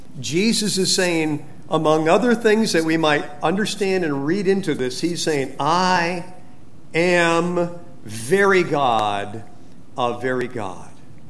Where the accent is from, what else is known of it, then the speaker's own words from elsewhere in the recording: Fresno, California, United States; I didn't think of it as being real exciting when I was growing up in Fresno, California. It was kind of an agricultural area.